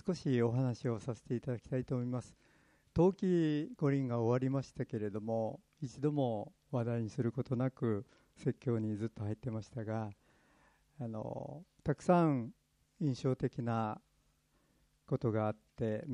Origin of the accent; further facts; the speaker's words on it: Kumamoto, Japan; 私は九州の熊本で育ちまして